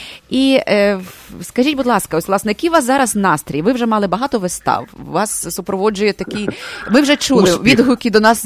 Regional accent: Lviv, Lviv Oblast, Ukraine; бо я з Львова

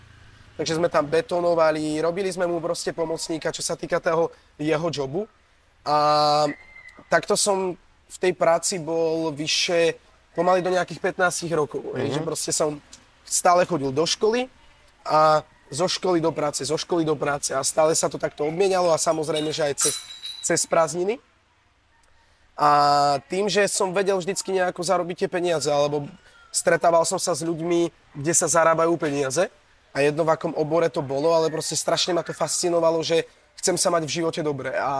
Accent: Žilina Region, Slovakia; mám 21 rokov, pochádzam z Oravy.

